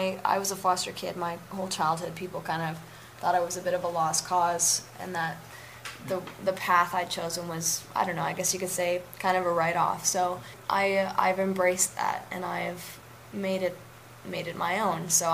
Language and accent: English; Vancouver, British Columbia, Canada; You know, even though I'm from Vancouver, I've seen it go through a lot of different stages